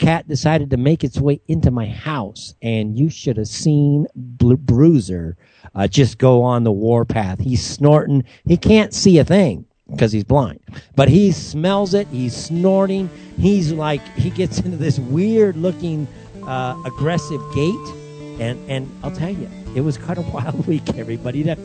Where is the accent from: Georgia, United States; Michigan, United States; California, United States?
California, United States; Long Beach; What a great call, and thanks to hear somebody from my hometown area.